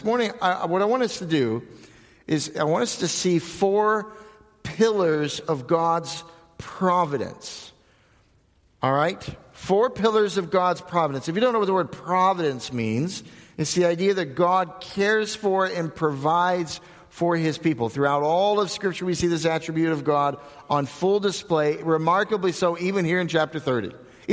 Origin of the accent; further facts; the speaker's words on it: Iowa Park, Texas, United States; That's even cooler than Iowa Park, where I'm from.